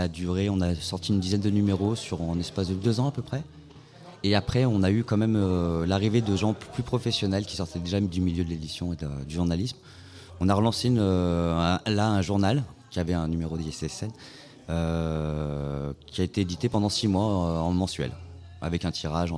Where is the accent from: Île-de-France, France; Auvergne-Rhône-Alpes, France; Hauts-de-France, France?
Auvergne-Rhône-Alpes, France; Lyon; Alors, on vient de Lyon. Donc, il faut savoir que Lyon, c'est quand même une ville assez bourgeoise.